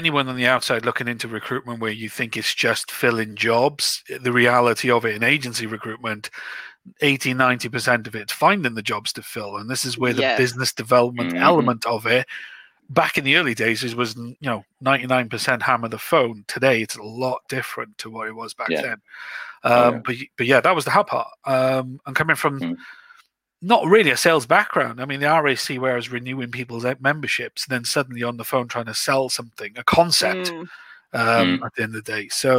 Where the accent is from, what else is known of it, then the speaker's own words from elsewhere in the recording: Wales, United Kingdom; accent: Welsh; now in England; No, my accent is proper Welsh. So